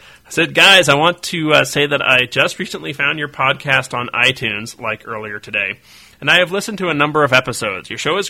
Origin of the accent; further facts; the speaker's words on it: Topeka, Kansas, United States; We're in Kansas. We're not Canadian, but we could be. Although I haven't lived in Kansas for a long time, I'm a member of the Air Force and move around a lot. I'm originally from Topeka.